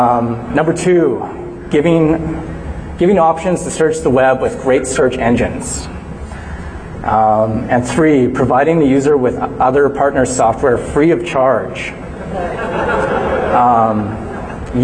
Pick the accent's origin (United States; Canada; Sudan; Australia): Canada; I'm also from Canada, so I don't know if the laws are different there than they are here.